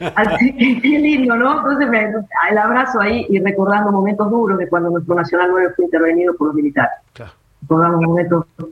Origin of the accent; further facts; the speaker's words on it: Argentina; Somos argentinos, Argentina.